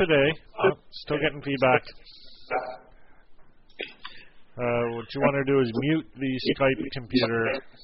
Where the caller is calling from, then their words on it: Moncton, New Brunswick, Canada; As you can tell, I'm coming in from Moncton, New Brunswick, Canada.